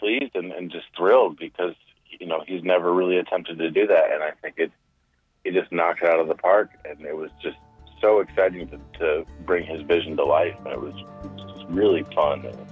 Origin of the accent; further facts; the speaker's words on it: Kalamazoo, Michigan, United States; I have a lot of pride in the fact that, you know, we're from Kalamazoo, Michigan.